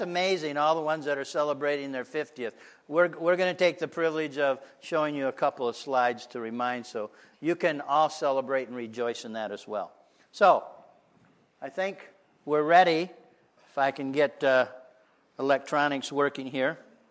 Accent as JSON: {"language": "English", "town": "Perry", "region": "Michigan", "country": "United States", "tie": "born or raised there", "said": "But probably in this housing area, there are more people than in my hometown of Perry, Michigan."}